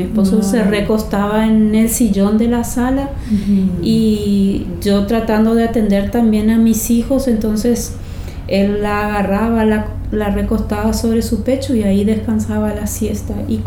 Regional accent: Montevideo, Uruguay; now in Paraguay

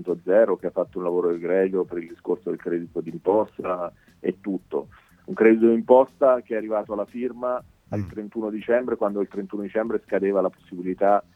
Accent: Fabriano, Marche, Italy; parlo anche per la mia terra che è Fabriano

